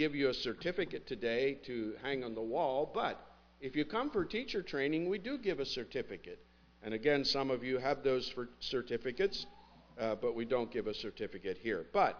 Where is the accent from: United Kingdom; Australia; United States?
United States; Pennsylvania; also born or lived in West Virginia; now in Slainsville, United States; I'm from Slainsville, West Virginia. Although I often tell crowds like this that my speech does not yet betray me, I grew up in Pennsylvania, so I don't have the West Virginia accent.